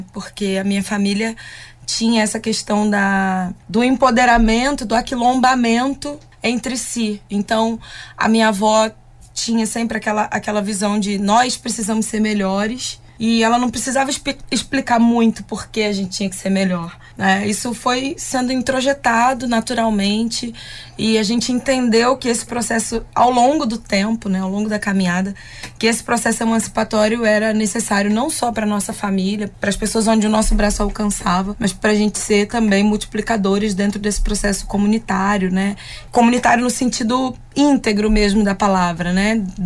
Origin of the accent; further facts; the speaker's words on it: Rio de Janeiro, Brazil; eu sou carioca também